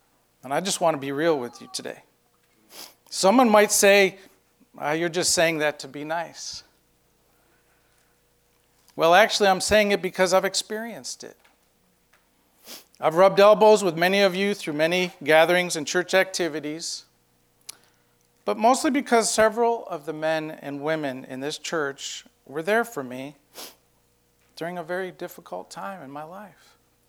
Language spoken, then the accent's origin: English; New York, United States; moved away as an adult; also born or lived in Texas; I'm a Texan. I was born in New York, but I've been here for 30 years in Texas. I only spent 18 years in New York, so that makes me full-blooded Texan, right?